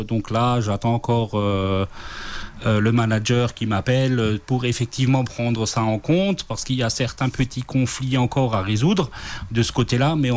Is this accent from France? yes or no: yes; Grand Est, France; puisqu'il faut savoir que chez nous en Alsace, la tradition de la pâte pour une tarte flambée qui est vraiment très fine.